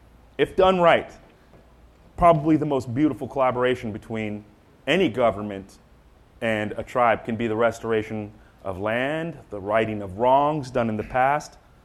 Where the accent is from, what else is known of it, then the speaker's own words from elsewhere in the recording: Santa Rosa, California, United States; By the way, I grew up on Orchard Street, Santa Rosa High School. Go Panthers.